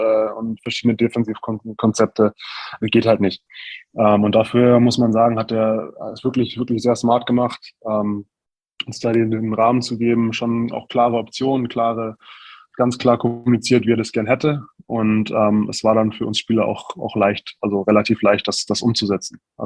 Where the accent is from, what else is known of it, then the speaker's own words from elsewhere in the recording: Neunkirchen am Brand, Bavaria, Germany; Kleines Dorf in der Nähe von Forchheim, Erlangen, Nürnberg, Bamberg, Franken halt. Und da bin ich aufgewachsen. Mit 16 bin ich dann ausgezogen, nach Bamberg gezogen.